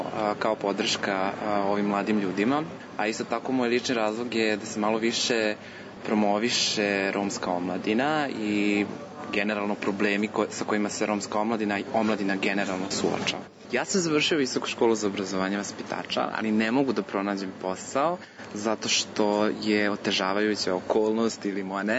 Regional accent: Novi Sad, Vojvodina, Serbia; imam 28 godina, dolazim iz Novog Sada, inače sam član udruženja Romskih studenta.

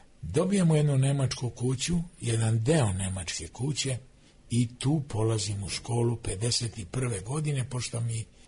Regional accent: Pančevo, Vojvodina, Serbia; Ja sam rođen u Pančevu, rođen sam u radničkom kraju Pančeva, Topoli. To je deo gde su radnici staklare i jutve stanovali.

